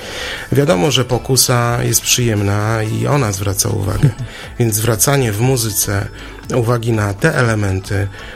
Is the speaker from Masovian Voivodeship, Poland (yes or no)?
no; Olsztyn, Warmian-Masurian Voivodeship, Poland; also born or lived in Szczytno; Urodziłem się w Szczytnie, ale całe moje życie jest związane z Olsztynem.